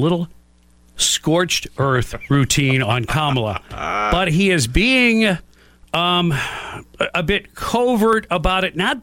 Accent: Detroit, Michigan, United States; I'm from Detroit, even though I've been here longer than you.

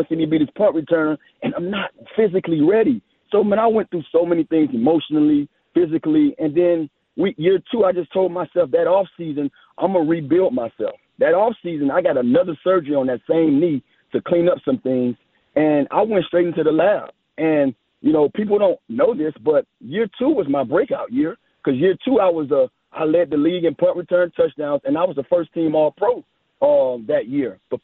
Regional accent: Miami, Florida, United States; now in New York, United States; Born and raised in Miami, played college ball in Miami. Now I'm in the Big Apple

